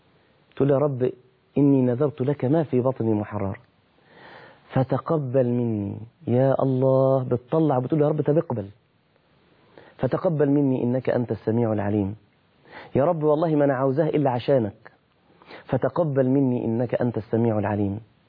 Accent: Mansoura, Dakahlia, Egypt; زي ما بتقال عندنا في المنصورة مثلا

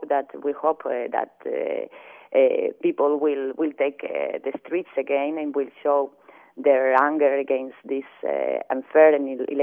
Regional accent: Spain; I am from Spain

